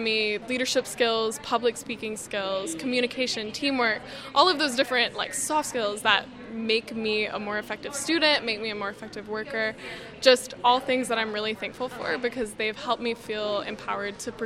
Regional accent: Louisiana, United States; I'm from Louisiana, and I'm the current National FFA Secretary.

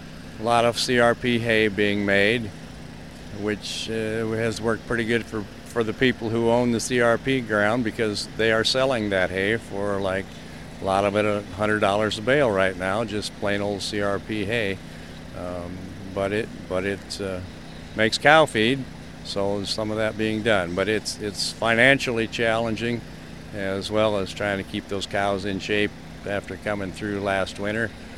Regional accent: Winston, Missouri, United States; We're from Winston, Missouri, which is about 10 miles north of Cameron, right along I-35.

